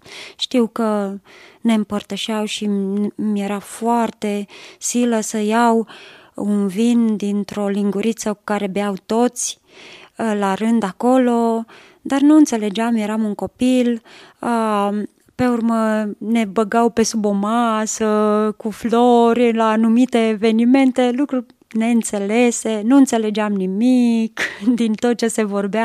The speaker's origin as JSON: {"language": "Romanian", "town": "Mangalia", "region": "Constanța County", "country": "Romania", "tie": "born or raised there", "also_born_or_lived": "Fetești", "said": "M-am născut în județul Ialomița, Fetești, dar de la 7 ani am migrat în Mangalia, județul Constanța, la mare, și acolo mi-am petrecut toată copilăria."}